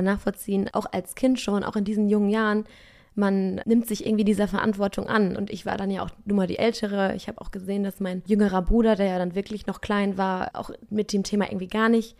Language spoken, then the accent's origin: German; North Rhine-Westphalia, Germany; ich bin hier ganz in der Nähe von Münster aufgewachsen, auf dem Dorf.